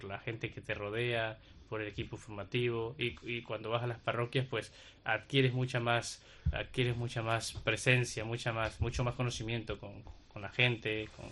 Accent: Ecuador; Yo soy de Ecuador, entonces eso también me hace sentir un poco en casa, ¿no?

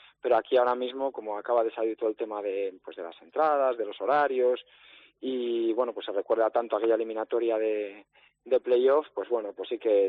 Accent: Valladolid, Castile and León, Spain; mis abuelos por parte de madre, pues de Oviedo, de Oviedo Capital. Y bueno, aparte, yo soy de Valladolid.

